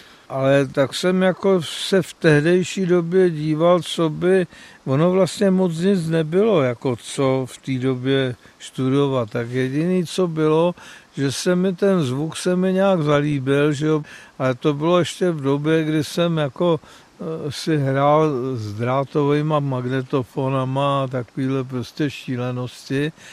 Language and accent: Czech; Strakonice, South Bohemian Region, Czechia; born there; Já jsem se narodil ve Strakonicích, tam byly dvě kina